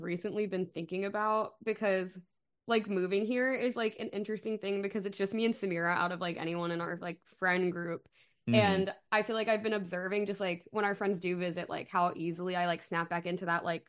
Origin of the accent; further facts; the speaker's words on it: Philadelphia, Pennsylvania, United States; It was always music for us because, like, we're both from Philly.